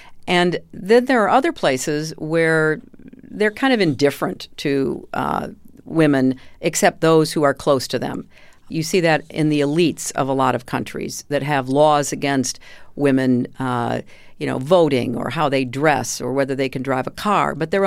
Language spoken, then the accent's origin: English; United States; Because I said I'm an American, so of course we all evolved.